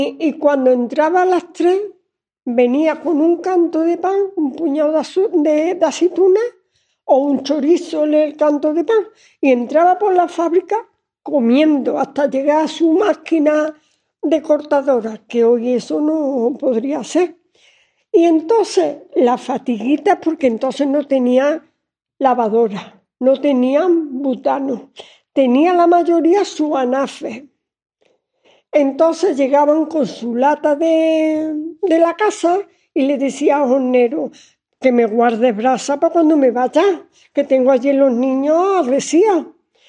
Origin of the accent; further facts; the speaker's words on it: Estepa, Andalusia, Spain; soy de Estepa y mi primer trabajo fue en los mantecaos con 11 años.